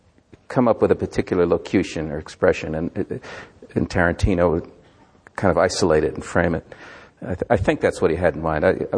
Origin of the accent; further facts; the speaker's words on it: New Jersey, United States; I grew up on the Hudson, on the Palisades, and the air and the quality of light, the aroma of the river, Manhattan across the way